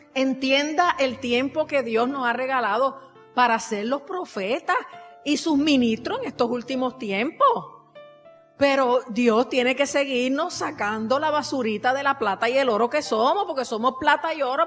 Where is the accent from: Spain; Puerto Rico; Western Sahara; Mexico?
Puerto Rico; Por eso nos estamos humillando como puertorriqueños y nos tenemos que humillar más.